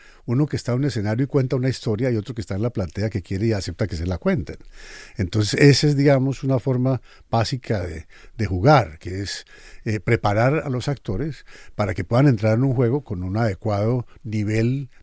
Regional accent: Colombia; bueno, yo soy colombiano.

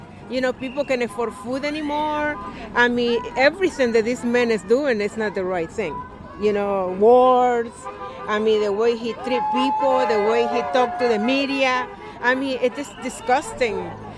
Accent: El Salvador; I'm from El Salvador, and I'm representing the Latinos.

